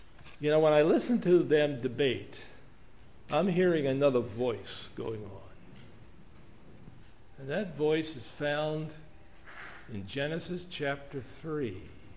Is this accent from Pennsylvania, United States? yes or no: yes; Philadelphia, Pennsylvania, United States; I'm from Philadelphia, born and raised in Philadelphia. Went to Simon Gratz High School.